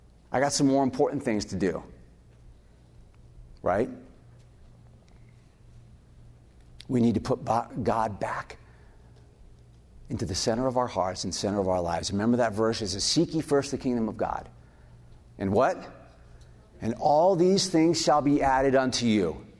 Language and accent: English; Peru; also born or lived in Ecuador; now in United States; I grew up in Peru, went to boarding school in Ecuador, and I remember when I came back to the States, we lived in Tennessee for 1 year